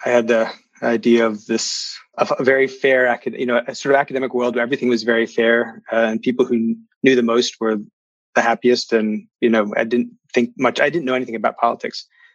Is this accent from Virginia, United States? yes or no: yes; Virginia, United States; born there; I was born, well, I was born in Virginia at a naval base, and my father was in the Navy.